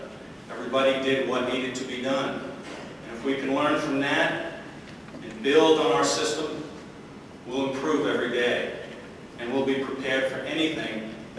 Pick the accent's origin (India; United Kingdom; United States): United States; I will give thanks for what I have because I'm an American. And I'm proud of that.